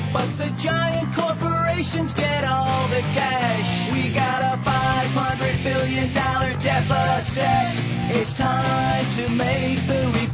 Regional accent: United States; Before I'm a Democrat, I'm an American

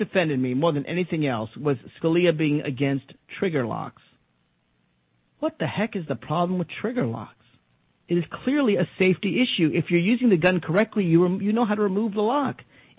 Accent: Tennessee, United States; Well, I grew up in Tennessee, as I think you know.

